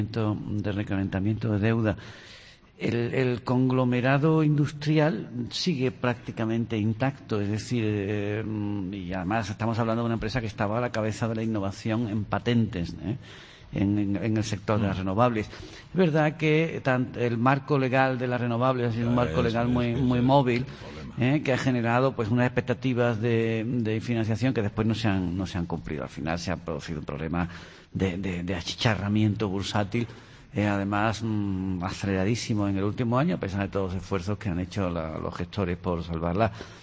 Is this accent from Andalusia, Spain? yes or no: yes; Andalusia, Spain; A mí me entristece, como andaluz, el papel absolutamente pasivo que el gobierno andaluz